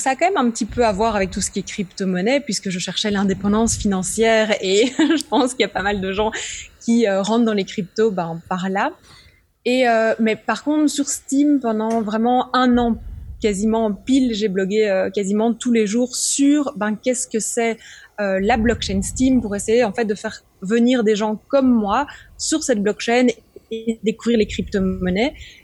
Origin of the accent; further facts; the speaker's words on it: Brussels, Brussels-Capital Region, Belgium; j'ai 30 ans, un peu plus vieille que 30 ans, mais je dirais pas tout. Je suis bruxelloise